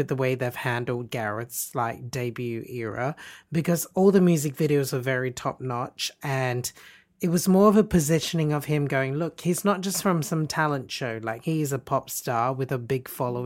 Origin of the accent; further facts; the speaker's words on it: Malaysia; Growing up in Malaysia, I know … All my uncles would sing this at karaoke.